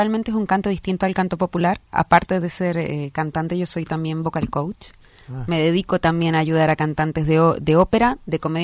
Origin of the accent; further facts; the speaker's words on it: Chile; moved away as an adult; now in Buenos Aires, Argentina; Yo soy soprano. Soy, como ya dijeron, soy chilena. Soy licenciada de la Universidad Católica de Valparaíso. Y hace 2 años me radiqué acá en Buenos Aires